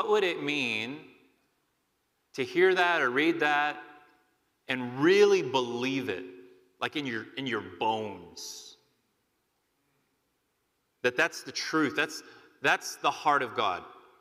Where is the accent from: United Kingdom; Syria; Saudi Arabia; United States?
Saudi Arabia; English is a second language; I'm not from around here. I'm from the Kingdom of Saudi Arabia.